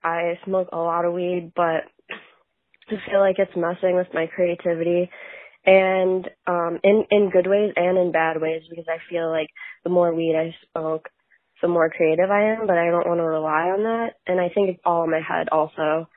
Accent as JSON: {"language": "English", "town": "Chicago", "region": "Illinois", "country": "United States", "said": "Hey, Malls. … I'm from Chicago"}